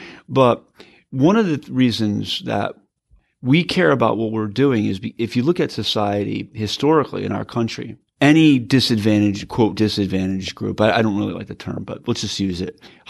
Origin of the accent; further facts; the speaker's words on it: Connecticut, United States; I'm an Irish Catholic from Connecticut